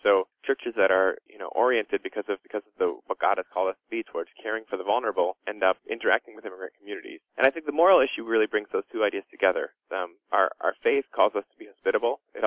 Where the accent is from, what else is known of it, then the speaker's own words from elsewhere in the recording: Wisconsin, United States; And where I grew up in Wisconsin, you know, I'm sure there were immigrants around